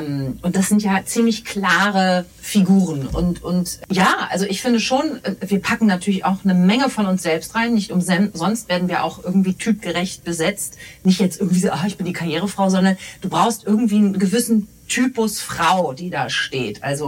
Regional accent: Berlin, Germany; also born or lived in Bielefeld; Ich komme aus Berlin und freue mich hier in dieser schönen Komödie Bielefeld zu sein, in meiner einstigen Heimatstadt Bielefeld

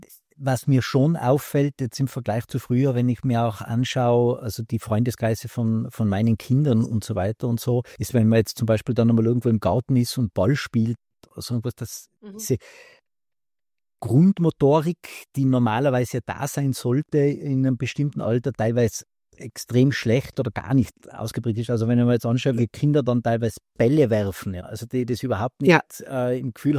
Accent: Pfaffenhofen, Bavaria, Germany; sind dann auch durch meinen Heimatort gegangen, da in Pfaffenhofen, wie das heißt. Und da ist halt nichts, das ist wirklich eine ganz kleine Ortschaft

